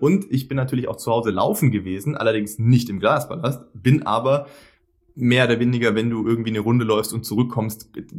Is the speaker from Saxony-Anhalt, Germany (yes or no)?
no; Baden-Württemberg, Germany; born there; ich komme als gebürtiger Schwabe hier aus dem Epizentrum von einem großen deutschen Automobilkonzern